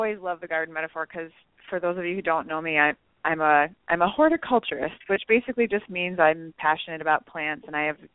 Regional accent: Wisconsin, United States; now in San Diego, United States; But so I'm originally from Wisconsin. I live in San Diego now.

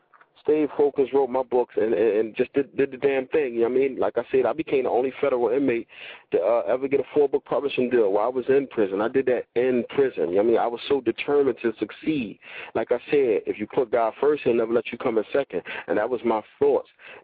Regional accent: Philadelphia, Pennsylvania, United States; I did time in Texas and Ohio and Atlanta. You know what I'm saying? I'm from Philly

